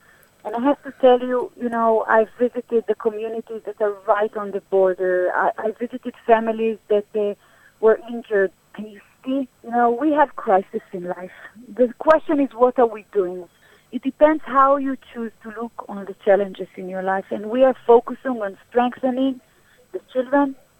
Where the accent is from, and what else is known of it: Eshkol, Southern District, Israel; born or raised there; also born or lived in Sinai